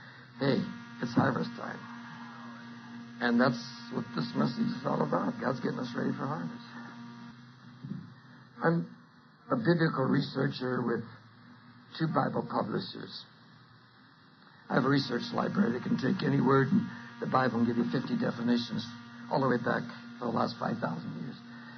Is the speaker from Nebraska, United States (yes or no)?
no; California, United States; I was in a barracks with 24 guys, and I was from California, and the other 23 were from Brooklyn